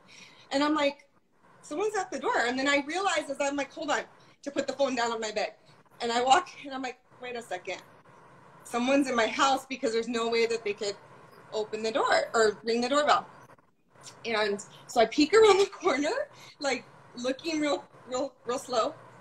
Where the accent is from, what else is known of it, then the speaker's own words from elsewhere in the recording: Anaheim, California, United States; I'm from the OC. I'm from Anaheim, Yorba Linda area.